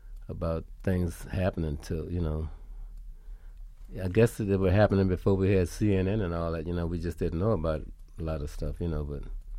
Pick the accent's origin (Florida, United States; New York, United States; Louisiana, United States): Louisiana, United States; New Orleans; You know, I want to write about my hometown, about New Orleans, you know, and that came so easy.